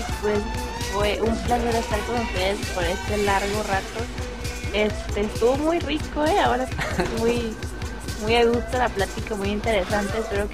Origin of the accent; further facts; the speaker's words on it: Tijuana, Baja California, Mexico; de Tijuana York y espero verlos el próximo programa